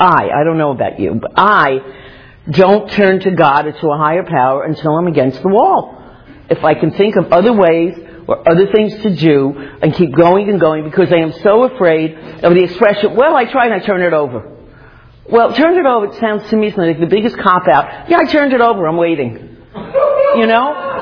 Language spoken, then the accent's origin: English; New York, United States; It's just ironic because I'm from the Bronx.